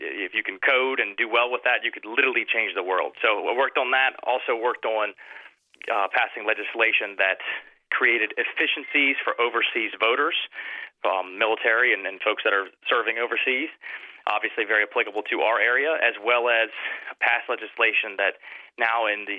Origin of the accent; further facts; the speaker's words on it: Virginia, United States; I'm from the Eastern Shore. The Eastern Shore of Virginia, of course, is in the 2nd District